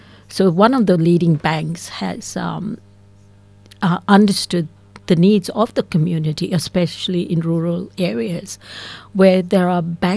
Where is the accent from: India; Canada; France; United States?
India; Pune, Maharashtra; born there; I was born in India.